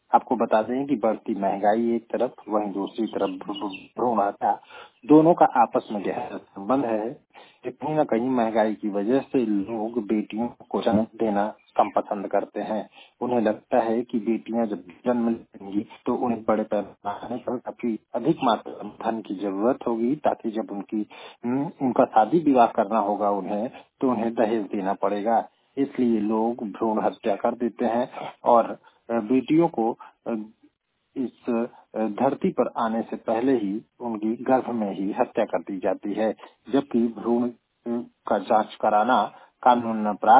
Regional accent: Pratapgarh, India; और मैं प्रतापगढ़ से हूं।

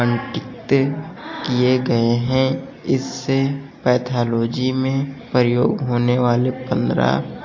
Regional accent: Barabanki, Uttar Pradesh, India; मैं बाराबंकी से हूँ।

